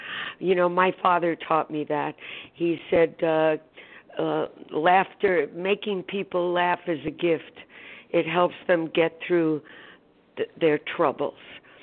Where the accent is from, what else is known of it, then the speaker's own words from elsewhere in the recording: New York City, New York, United States; You know, I grew up in the Bronx, so...